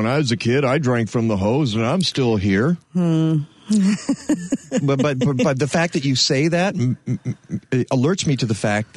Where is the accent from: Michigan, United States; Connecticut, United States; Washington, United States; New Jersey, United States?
Michigan, United States; and I know some folks in Michigan can hear this show, and I am from Michigan, and it just makes me sad.